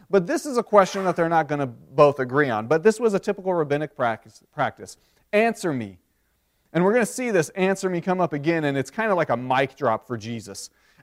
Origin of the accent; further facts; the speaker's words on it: Denver, Colorado, United States; I remember when I grew up in Denver, I was a Broncos fan.